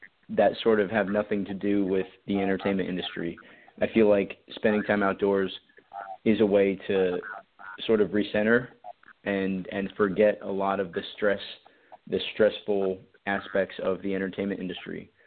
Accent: Colorado, United States; I grew up in Colorado, and so I grew up, like, snowboarding and skating, and I love the snow.

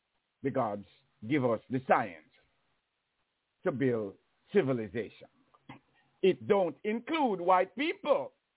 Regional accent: Jamaica; now in United States; Is that the reason why I came from Jamaica to America?

